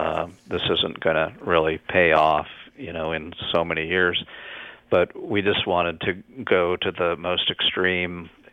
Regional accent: Maryland, United States; You know, I grew up on the Chesapeake Bay, and the Eastern Shore was this, still is, a region where there's a lot of chickens raised

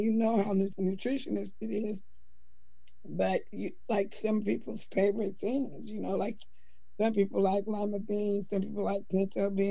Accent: Portland, Oregon, United States; Portland, Oregon.

